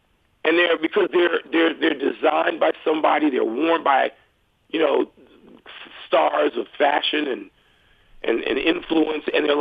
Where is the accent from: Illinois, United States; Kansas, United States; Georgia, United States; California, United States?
Illinois, United States; Chicago; this is not something growing up in Chicago, Illinois